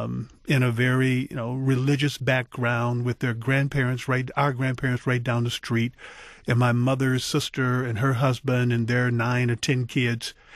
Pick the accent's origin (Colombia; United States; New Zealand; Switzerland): United States; East St. Louis, Illinois; When I grew up in East St. Louis, Illinois, a city right now that's going through a lot of changes and a lot of transitions